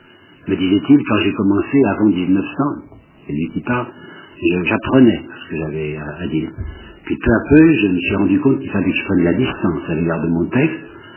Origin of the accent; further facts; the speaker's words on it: Mâcon, Bourgogne-Franche-Comté, France; J'habitais Mâcon, je suis né à Mâcon